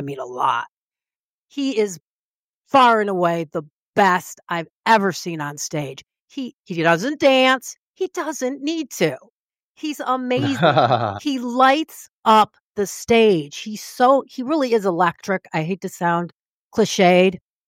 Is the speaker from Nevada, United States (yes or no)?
no; Michigan, United States; which is where I'm from Michigan.